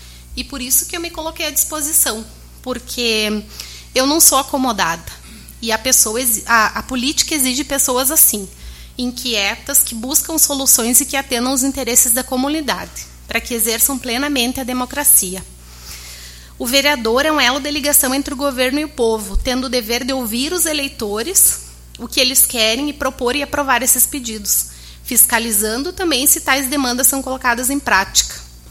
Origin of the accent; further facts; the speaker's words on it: São Borja, Rio Grande do Sul, Brazil; now in Santo Augusto, Brazil; Eu sou de São Borja, é a cidade dos presidentes, né? Tenho muito orgulho das minhas origens, mas eu escolhi Santo Augusto. Eu escolhi Santo Augusto para viver, escolhi Santo Augusto para exercer minha profissão de advogada